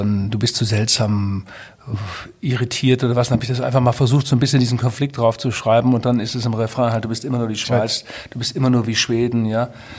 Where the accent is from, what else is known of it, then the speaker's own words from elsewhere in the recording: Twistringen, Lower Saxony, Germany; Ich komme ja aus Twistringen, sehr katholischer Ort.